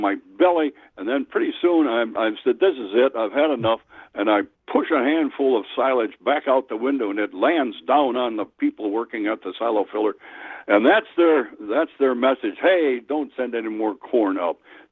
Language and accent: English; Wild Rose, Wisconsin, United States; Now, we had a fellow in Wild Rose, my hometown, who did custom silo filling